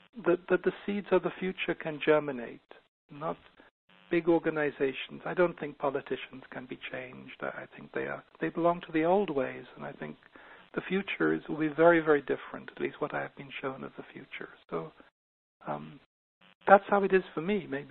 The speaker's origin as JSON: {"language": "English", "region": "England", "country": "United Kingdom", "tie": "born or raised there", "said": "It's like I grew up in England, and there are all these beautiful little medieval churches in England"}